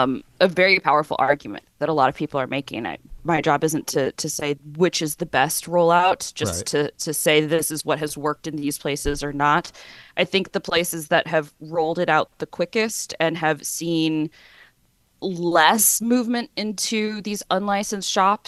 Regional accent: Washington, United States; I'm from Washington State, which was one of the two first states.

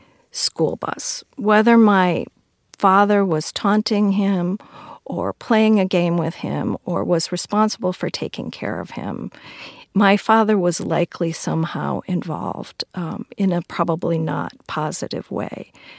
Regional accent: Waukegan, Illinois, United States; the area where I was born and raised. I was raised in Waukegan, Illinois. There were three Superfund sites in my hometown.

